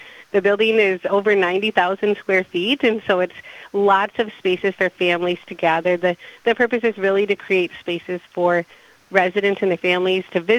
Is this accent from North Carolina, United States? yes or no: no; Madison, Wisconsin, United States; So both my husband and I grew up in the Madison area, and so we're really happy to be back and serving in this capacity.